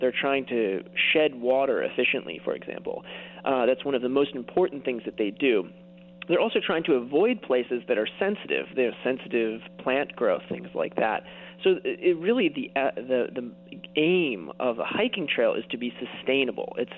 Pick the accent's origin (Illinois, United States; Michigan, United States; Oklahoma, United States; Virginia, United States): Illinois, United States; Lake Forest; I grew up in Lake Forest